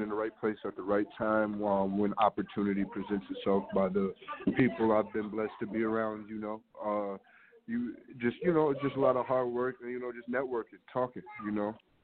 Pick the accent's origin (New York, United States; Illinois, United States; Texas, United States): Illinois, United States; Rockford; and I'm from Rockford, of course. My bad. I'm from, you know